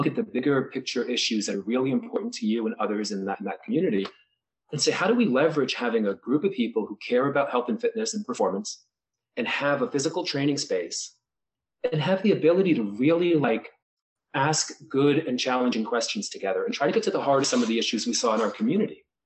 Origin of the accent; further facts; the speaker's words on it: New Jersey, United States; now in Maine, United States; New Jersey.